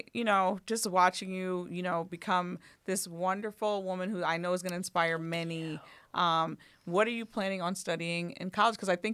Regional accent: Toledo, Ohio, United States; also born or lived in Brooklyn; I always say I was born in New York, but Toledo raised me. I was born mm-hmm. in Brooklyn, you know, but bred in Toledo.

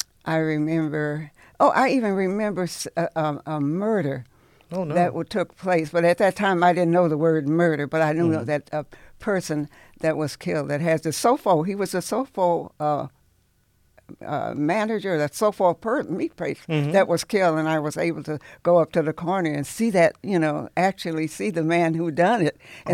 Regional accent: Toledo, Ohio, United States; born there; Well, I was born in Toledo, Ohio, on City Park Avenue.

